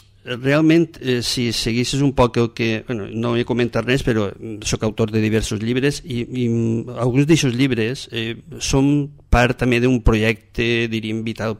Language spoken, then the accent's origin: Catalan; La Granja de la Costera, Valencian Community, Spain; now in Valencia, Spain; sóc del cor de la costera, del cor de la costera, com diu … amb molt d'orgull me reivindique com a valencià del cor de la costera i d'un poble com és la Granja, tot i que fa molts anys que visc a València. Visc a València, prop de la Creu Coberta, prop del barri de Sant Marcelí